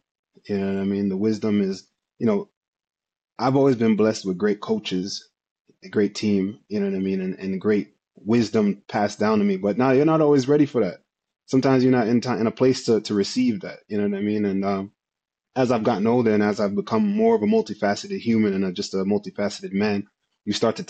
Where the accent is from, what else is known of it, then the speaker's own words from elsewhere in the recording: Jamaica; especially growing up in Jamaica